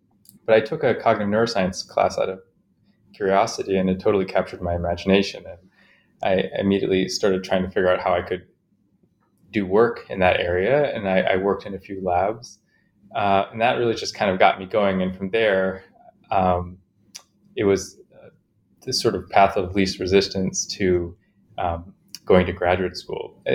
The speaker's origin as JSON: {"language": "English", "town": "Chicago", "region": "Illinois", "country": "United States", "tie": "born or raised there", "said": "I grew up in Chicago, mostly, and I had a kind of interesting upbringing"}